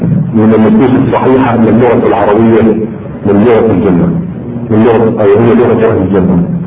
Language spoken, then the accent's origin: Arabic; Alexandria, Alexandria Governorate, Egypt; انا اسكندراني مش بتفهم البحر. بص طيب الاسكندراني بيسبح يعني